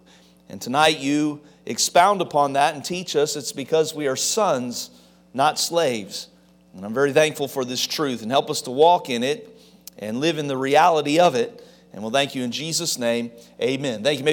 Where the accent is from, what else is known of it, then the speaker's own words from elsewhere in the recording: Ohio, United States; accent: Ohio accent; I grew up in Ohio, and so I don't know what our Ohio accent is, but when I first started pastoring in Eastern North Carolina